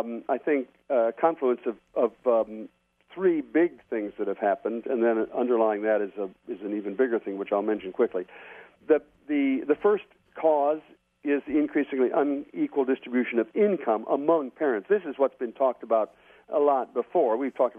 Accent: Port Clinton, Ohio, United States; if you talk to people in my hometown of Port Clinton nowadays about poor kids

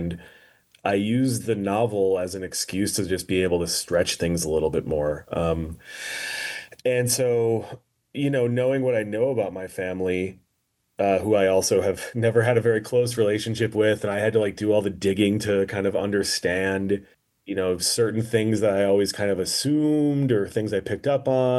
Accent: Chicago, Illinois, United States; born there; now in Brooklyn, United States; I was born here, and I was born in Chicago. I'm actually sitting in Chicago right now as we speak. I live in Brooklyn

